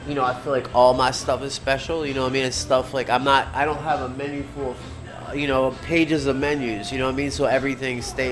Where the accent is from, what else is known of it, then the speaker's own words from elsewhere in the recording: Baltimore, Maryland, United States; So I'm from Maryland, Baltimore, and I've been making crab cakes my whole life